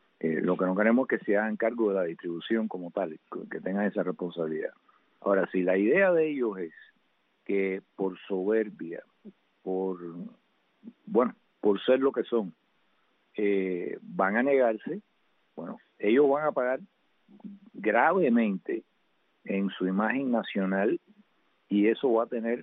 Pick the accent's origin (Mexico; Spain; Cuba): Cuba; más allá de que somos cubanos, más allá de que es nuestra patria, más allá de que es nuestro pueblo